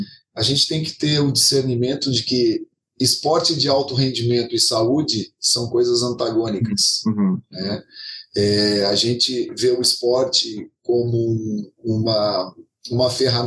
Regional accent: Criciúma, Santa Catarina, Brazil; Sou de Criciúma, Santa Catarina.

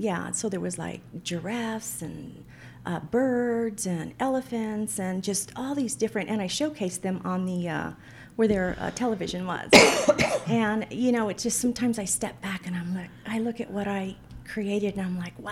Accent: Yuma, Arizona, United States; I grew up poor in Yuma once my parents divorced

